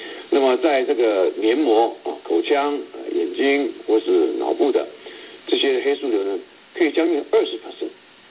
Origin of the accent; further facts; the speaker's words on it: China; 那我们中国人身上